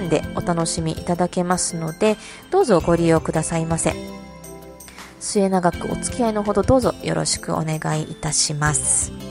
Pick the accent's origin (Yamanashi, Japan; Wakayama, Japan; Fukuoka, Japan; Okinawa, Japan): Okinawa, Japan; Uruma; 沖縄県うるま市の出身です。